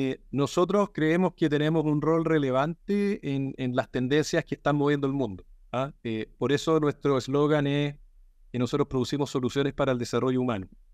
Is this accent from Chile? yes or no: yes; Chile; lo primero que yo quisiera decir es que como chilenos tenemos que estar orgullosos de eso.